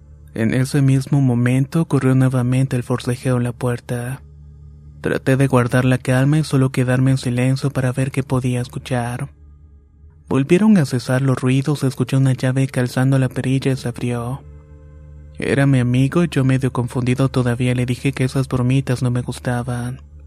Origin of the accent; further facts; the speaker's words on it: Uriangato, Guanajuato, Mexico; now in Chicago, United States; Soy originario de Uringato, Guanajuato, pero hace más de 15 años que radico en Chicago, Illinois.